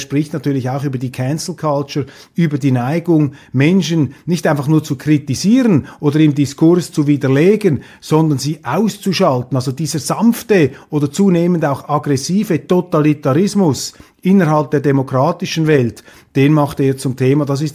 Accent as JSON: {"language": "German", "country": "Switzerland", "said": "als Schweizer kann ich von außen nur sagen"}